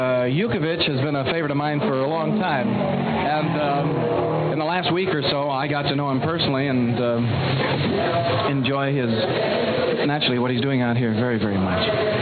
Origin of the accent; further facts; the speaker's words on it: Chicago, Illinois, United States; born there; You know, I was born in Chicago, which is actually a couple of miles away.